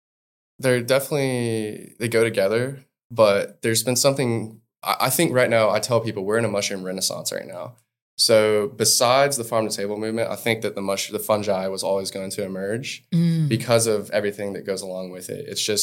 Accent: Valparaiso, Florida, United States; So I'm from Valparaiso, which is across the bay from Destin. My family's been there since, I want to say, the early 40s.

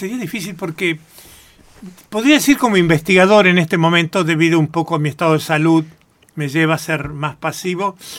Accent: Rosario, Santa Fe, Argentina; now in Buenos Aires, Argentina; como provinciano, como rosarino de pura cepa

